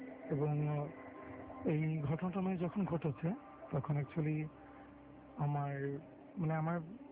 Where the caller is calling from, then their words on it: Dhaka, Dhaka Division, Bangladesh; ঢাকা বক্সিবাজার থেকে এসেছি।